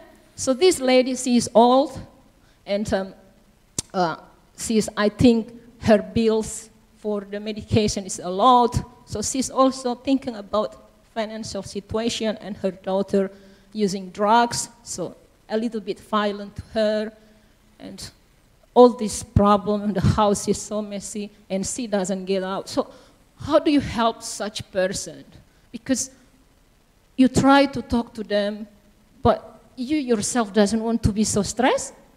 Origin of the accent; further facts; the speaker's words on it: Indonesia; now in Australia; I'm from Indonesia, so we have a big family.